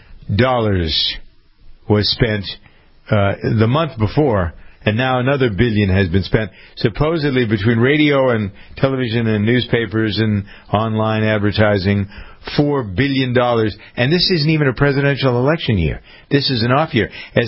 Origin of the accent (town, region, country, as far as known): Framingham, Massachusetts, United States; born or raised there